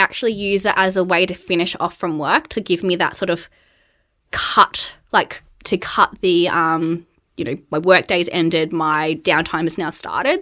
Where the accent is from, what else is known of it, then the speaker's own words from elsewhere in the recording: Australia; now in United Kingdom; I grew up in Australia, I live in the UK now.